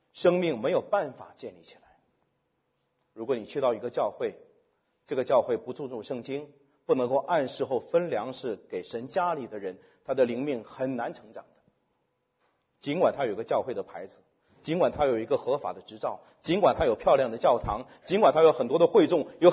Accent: China; 我们中国人比较难，爱你在心口难开

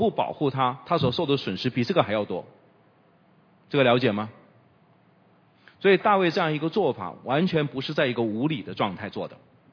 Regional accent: Heilongjiang, China; 这是我是黑龙江来的

